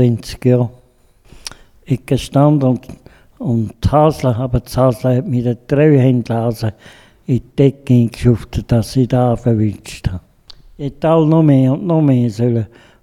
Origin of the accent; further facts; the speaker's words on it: Appenzell Innerrhoden, Switzerland; now in St. Gallen, Switzerland; Ja, ein bisschen daneben draussen, wo die grössten Schlitzohren sind.